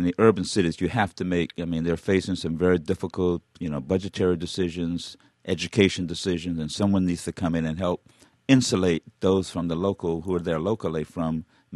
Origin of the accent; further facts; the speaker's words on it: the South, United States; now in Detroit, United States; you know, I grew up in the South, but I've never been had so much you know, racial attacks pointed to me as I've had since I've been in Detroit.